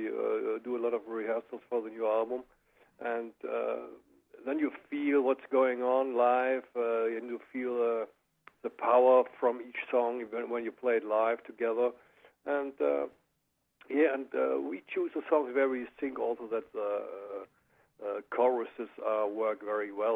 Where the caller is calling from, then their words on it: Cologne, North Rhine-Westphalia, Germany; Yeah, I'm living in Cologne, and I'm calling you from Germany now, yes.